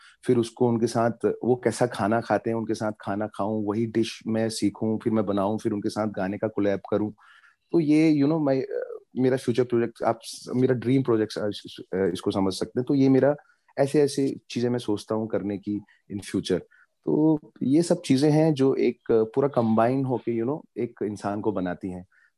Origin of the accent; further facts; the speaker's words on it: Uttarakhand, India; I am from a little village from Uttarakhand. एक nature का जो एक प्रभाव है वो मेरे अंदर है, क्योंकि मैं पहाड़ों में पला बड़ा हूँ बचपन से, और पहाड़ों से मेरा बहुत लगाव है। मेरी स्कूलिंग भी पहाड़ों में हुई है, मेरा जन्म भी उधर हुआ है।